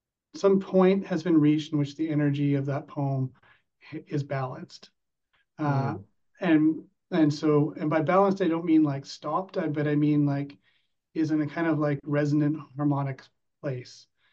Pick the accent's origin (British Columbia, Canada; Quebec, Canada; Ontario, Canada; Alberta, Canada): British Columbia, Canada; I grew up on Vancouver Island